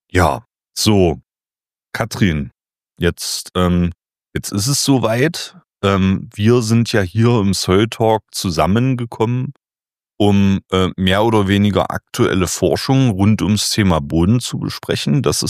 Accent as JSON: {"language": "German", "country": "Germany", "said": "Und jetzt zeige ich dir aber, wo ich herkomme. Und zwar die schöne Dümener Heide. Es geht hier jetzt um eine Region tatsächlich, um eine Landschaft."}